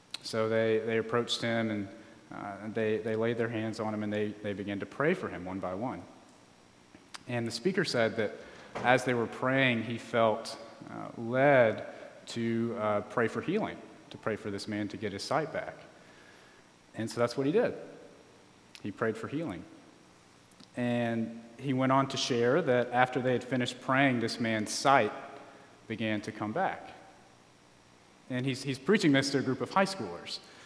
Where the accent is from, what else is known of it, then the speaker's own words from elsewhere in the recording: Birmingham, Alabama, United States; now in Dallas, United States; I'm from Birmingham, Alabama, so I'm used to experiencing all four of the seasons. And as I've been in Dallas the past year